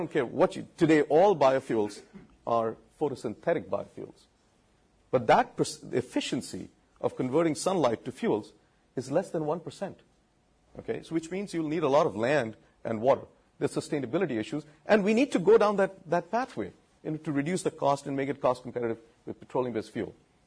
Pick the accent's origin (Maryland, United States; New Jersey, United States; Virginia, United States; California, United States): California, United States; I'm from the Silicon Valley, so I know exactly what they're trying to do.